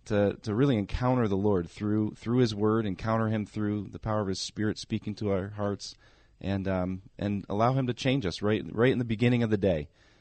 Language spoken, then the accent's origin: English; Connecticut, United States; now in Minnesota, United States; Yeah, so I grew up in Connecticut